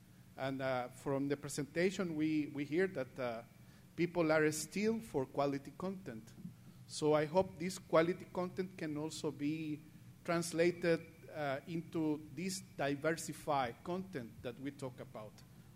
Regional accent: El Salvador; I come from El Salvador, just to let you know where I come from.

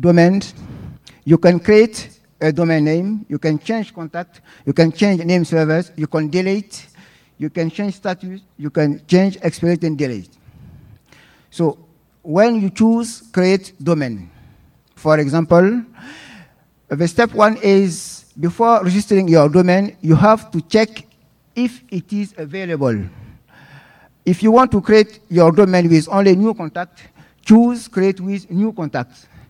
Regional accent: Côte d’Ivoire; from Ivory Coast, .ci CCTLD manager.

